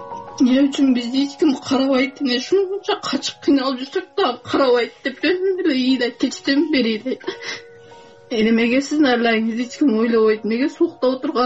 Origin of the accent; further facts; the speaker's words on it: Batken, Batken Region, Kyrgyzstan; Медей менен көчөгө чыгып эле мен Баткенден келдим дей берсем дагы болбойт да.